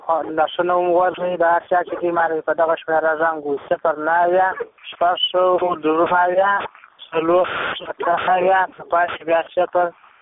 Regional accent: Uruzgan, Afghanistan; زه د لوی تر روزګان ولایت کې راوته ولسوالۍ څخه

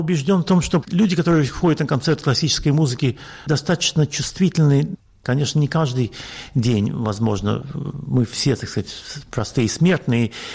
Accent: Russia; moved away as an adult; also born or lived in Latvia / Saint Petersburg / Moscow / Israel; now in Europe; я сам лично космополит. Я родился в Латвии, я учился в Петербурге и в Москве, в России вырос. Потом я эмигрировал в Израиль, живу я в Европе уже больше 30 лет.

